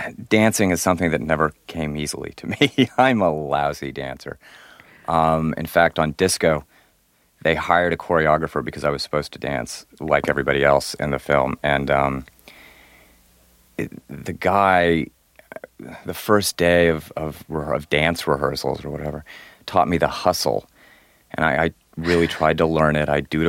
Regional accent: Denver, Colorado, United States; I grew up in Denver, and so when disco hit, say, in about 1970, I don't know, two or three, Denver didn't have an enormous disco horizon.

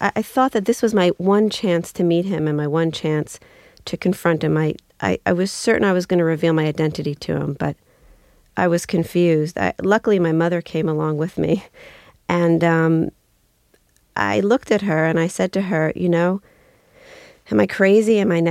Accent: United States; I come from the United States.

